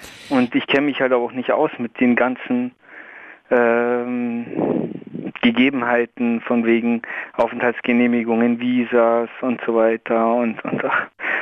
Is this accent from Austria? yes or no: no; Transylvania, Romania; now in Germany; Also ursprünglich aus Transsilvanien.